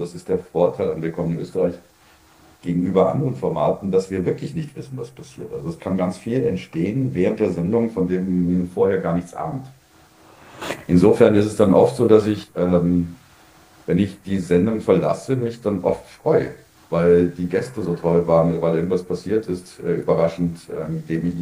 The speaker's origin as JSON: {"language": "German", "country": "Germany", "accent": "German", "lives_now": "Vienna, Austria", "said": "ich bin derartig assimiliert, dass es langsam nur noch wirklich mein Akzent ist, der mich zum Deutschen werden lässt. Aber ich bin in allem inzwischen so Wiener und so Österreicher"}